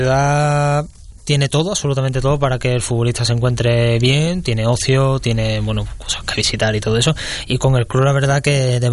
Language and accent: Spanish; Andalusia, Spain; Yo creo que no soy el típico andaluz de contar chistes ni nada de eso